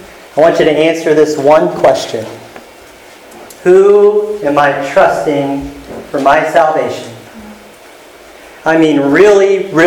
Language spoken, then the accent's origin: English; United States; because I was raised in America, in a Christian country, as they call it, or even in a godly home?